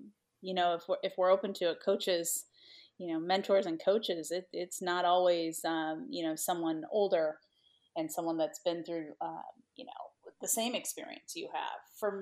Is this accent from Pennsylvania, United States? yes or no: no; Valparaiso, Indiana, United States; growing up in Valparaiso, Indiana, where basketball is really a way of life